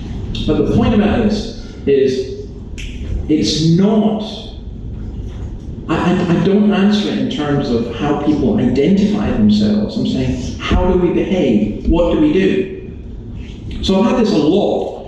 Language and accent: English; Scotland, United Kingdom; I mean, I would walk up and go … I'm Scottish.